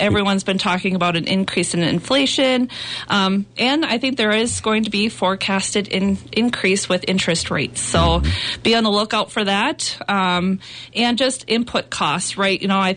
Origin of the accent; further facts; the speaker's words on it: Adrian, Minnesota, United States; I grew up in Adrian, Minnesota, so it's about 2 hours south of here. Went to high school in Adrian, graduated high school in 2005